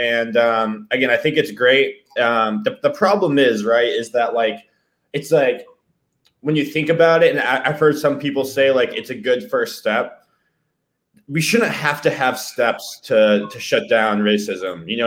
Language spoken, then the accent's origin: English; United States; because you grow up, like, where I grew up in the States, you know, the textbooks that I would read in history class